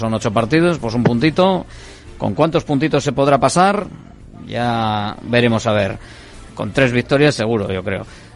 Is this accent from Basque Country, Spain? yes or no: yes; Bilbao, Basque Country, Spain; Pues anda, que no somos de Bilbao, ¿verdad?